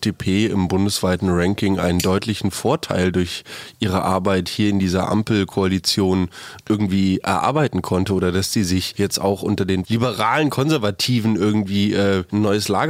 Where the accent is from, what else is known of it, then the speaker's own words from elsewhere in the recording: Taiwan; wir fühlen uns als Chinesen, aber wir sind auch sehr bewusst darauf bedacht, zu sagen, wir stammen aus Taiwan und nicht aus China.